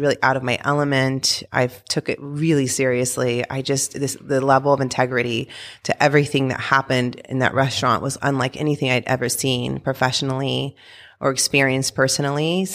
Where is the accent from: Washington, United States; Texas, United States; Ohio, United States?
Texas, United States; now in California, United States; And I didn't realize growing up in Texas that what we identified as as Mexican food in Texas is actually completely different from what people think of as Mexican food here in California.